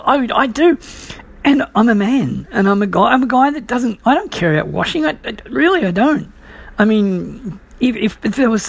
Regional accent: Australia; as an Australian, we shorten things, like, as in we call football footy

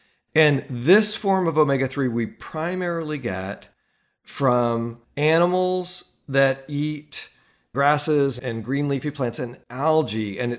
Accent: United States; You know, as an American, it's often embarrassing and alarming to think of cultural hegemony

